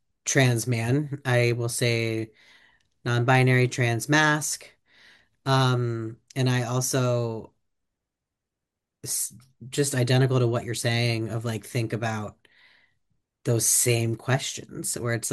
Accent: Ohio, United States; I love when people are from Ohio because I'm from Ohio.

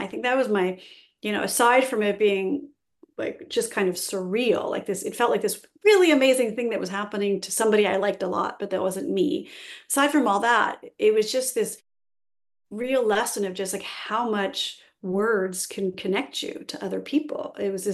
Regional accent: California, United States; I love the beach, and I grew up in California

